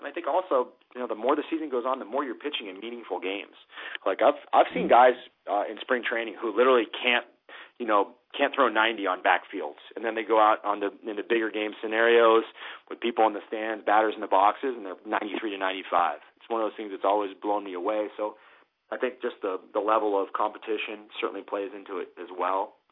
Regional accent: Maine, United States; I'm born and raised in Maine, so I grew up a, you know, kind of a Red Sox fan

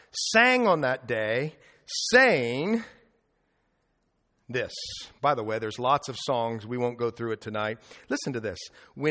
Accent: Ireland; I'm Irish, so I get angry.

